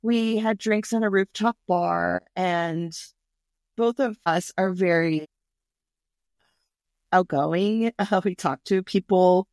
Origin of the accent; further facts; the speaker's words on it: Michigan, United States; Anyways, we find out we are from Michigan, and we grew up like 5 miles apart.